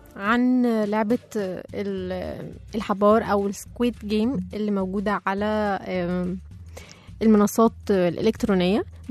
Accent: Egypt; طبعا احنا هنا كمصريين قعدنا نحط التاتش بتاعتنا

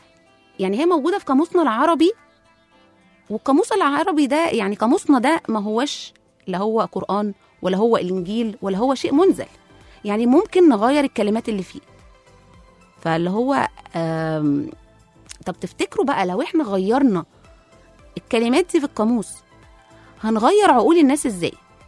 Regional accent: Egypt; ومش احنا بس اللي شفناه كمصريين ده بلاد تانية كمان

